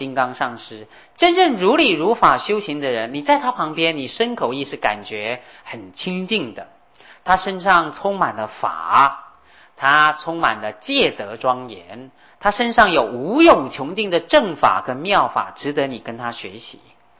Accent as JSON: {"language": "Chinese", "country": "China", "said": "我们中国人常讲心安理得"}